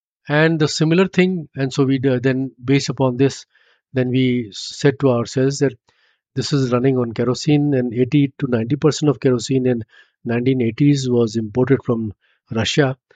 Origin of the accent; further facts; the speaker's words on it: Lucknow, Uttar Pradesh, India; I was born and raised in Lucknow. So the rickshaws were the main piece of transport thing.